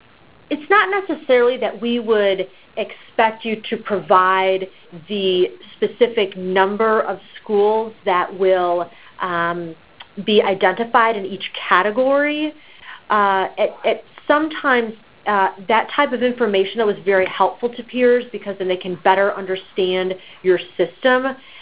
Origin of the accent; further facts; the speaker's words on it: Illinois, United States; Well, hello, I'm from Illinois as well, so it's nice to get a question from our friends and colleagues in Illinois.